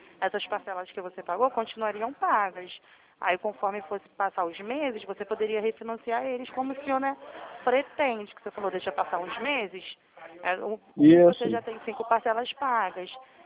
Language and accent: Portuguese; Santa Cruz, Brazil; Eu também sou de Santa Cruz. Eu moro ali na rua do McDonald's, nas Pedrinhas.